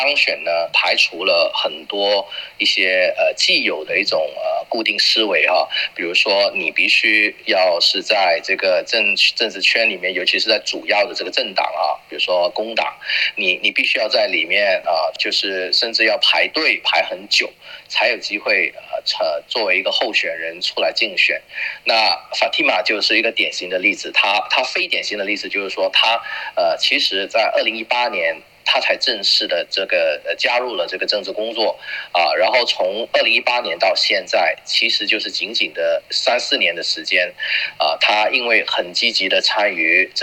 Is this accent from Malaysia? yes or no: yes; Malaysia; moved away as an adult; now in Australia; 因为我是马来西亚出世的华人，所以我在马来西亚从出生到长大，我习惯了看到多元文化、多元种族的一种这个集会。可是过去的这一段日子在澳洲生活